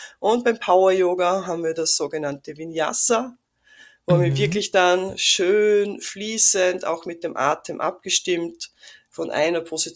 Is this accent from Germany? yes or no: no; Austria; Also ich komme aus Österreich und es war in Österreich noch gar nicht so wirklich bekannt